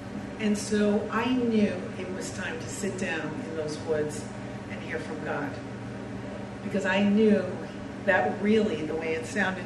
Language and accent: English; Connecticut, United States; I'm from Connecticut and New England, and it's cold there right now.